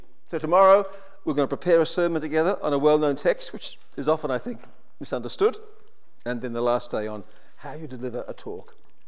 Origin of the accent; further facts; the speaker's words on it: Liverpool, North West England, United Kingdom; born there; I was born in Liverpool, and if you do find out, let me know, please.